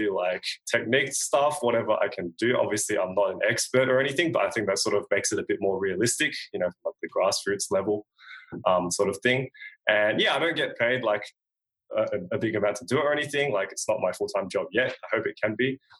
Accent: Australia; I am from Australia, and I make videos about percussion.

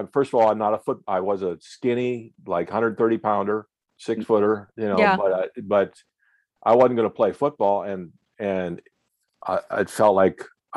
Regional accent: Moline, Illinois, United States; So born and raised early on in the Quad Cities, Moline, Illinois.

